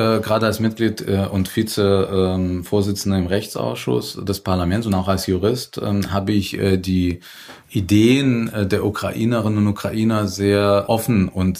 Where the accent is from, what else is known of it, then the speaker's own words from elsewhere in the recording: Astrakhan, Astrakhan Oblast, Russia; Raketen aus Russland in Richtung Kiew aus Astrachan abgeschossen werden, also aus meiner Heimatstadt, auf meinen Kopf quasi